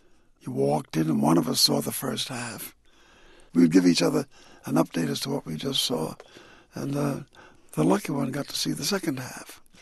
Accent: New York, United States; born there; also born or lived in Caribbean; I was born in New York, and my mother, with her away much of the time looking for work, a lot of times her children were left on their own, and that terrified her. So she took us back to the Caribbean, and for the next 12 years, I shuttled back and forth.

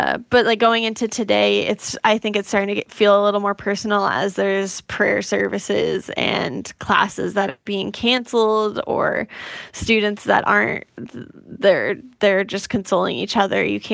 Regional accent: Boston, Massachusetts, United States; I'm originally from Boston, and what got me into journalism was actually the Boston Marathon bombing.

